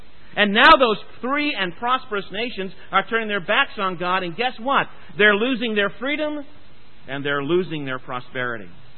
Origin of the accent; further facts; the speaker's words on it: Scotland, United Kingdom; And because I'm a Presbyterian, I'm not saying it because I'm Scottish.